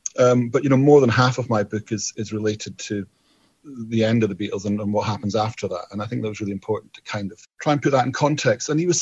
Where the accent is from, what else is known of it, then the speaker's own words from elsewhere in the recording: Scotland, United Kingdom; And being Scottish, I think there was that sort of connection. You know, we lived up in the Highlands at that time in my life.